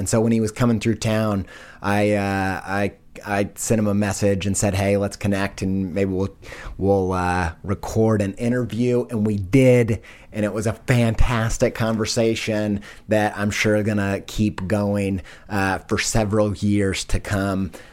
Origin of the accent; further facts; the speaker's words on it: Indiana, United States; I don't know if you know this, but I'm from Indiana.